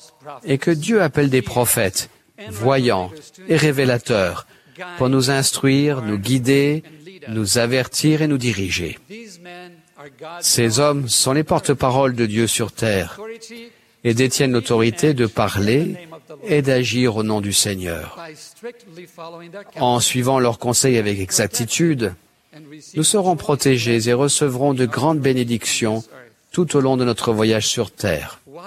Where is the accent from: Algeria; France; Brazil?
Brazil; J'ai alors décidé de rentrer dans mon pays d'origine, le Brésil, pour y trouver mon épouse.